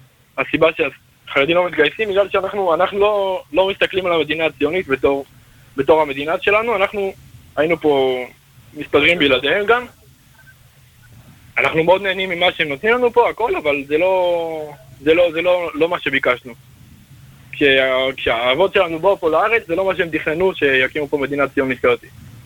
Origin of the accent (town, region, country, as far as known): Netivot, Southern District, Israel